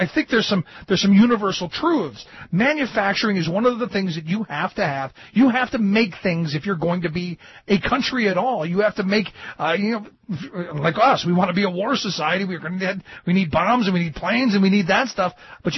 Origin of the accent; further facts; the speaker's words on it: Cleveland, Ohio, United States; You know, I went home to my hometown in Cleveland, Ohio